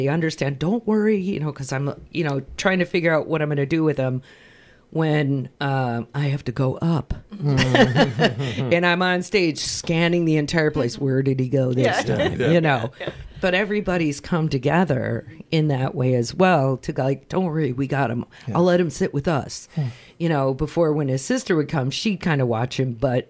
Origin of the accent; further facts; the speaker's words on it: Chicago, Illinois, United States; because I'm originally from Chicago myself.